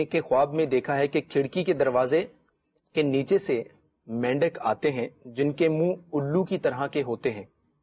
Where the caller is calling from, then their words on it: Rawalpindi, Punjab, Pakistan; میں راولپنڈی سے ہوں، راولپنڈی سے ایس ایم ایس کر رہا ہوں.